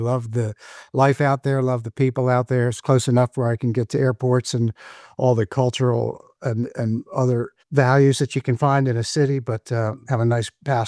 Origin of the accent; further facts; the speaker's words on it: Washington, District of Columbia, United States; born there; Originally, I was born in Washington, D.C., one of the rare natives of that town.